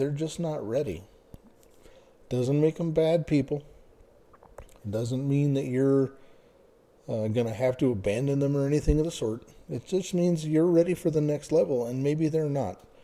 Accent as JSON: {"language": "English", "region": "East Coast", "country": "United States", "tie": "born or raised there", "said": "Now, I grew up on the East Coast where we caught crabs and we would boil crabs and eat them."}